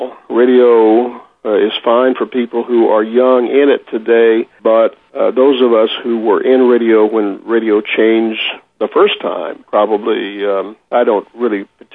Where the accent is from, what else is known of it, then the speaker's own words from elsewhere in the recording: Fort Smith, Arkansas, United States; also born or lived in Sonora, California, United States; I live in Van Buren, Arkansas. I grew up in Fort Smith, just across the river. We retired to live in Sonora, California, and in the Sierra Nevadas.